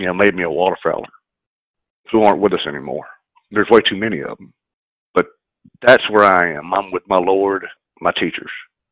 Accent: Vicksburg, Mississippi, United States; moved away as an adult; I had sworn a long time ago I'd never come back to my home state. You know, I was a wild rebel, left a long, long time ago, 20-something years ago. And through the fates and love, I wound up back in my hometown of Vicksburg.

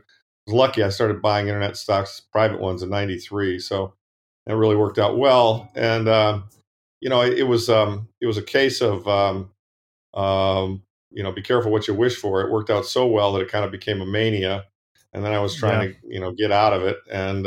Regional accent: Ann Arbor, Michigan, United States; I grew up in the Midwest, Ann Arbor, went to college, went to Wall Street, worked there for a few years, got an MBA.

